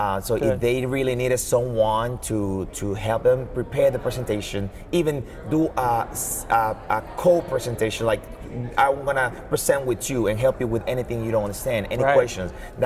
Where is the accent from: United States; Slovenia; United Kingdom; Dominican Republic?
Dominican Republic; English is a second language; I am from Dominican Republic. I speak we're very well Spanish